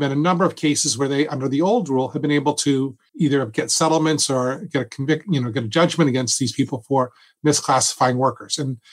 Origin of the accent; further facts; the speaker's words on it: Massachusetts, United States; Now, I'm from Massachusetts. I grew up here. I live here now.